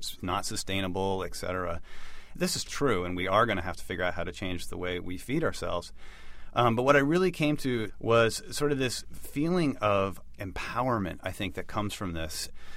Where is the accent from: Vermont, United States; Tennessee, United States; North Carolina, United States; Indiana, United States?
Vermont, United States; St. Albans; Well, I grew up in Vermont. I was born in the northwestern Vermont town of St. Albans into a sort of a dairy farming community.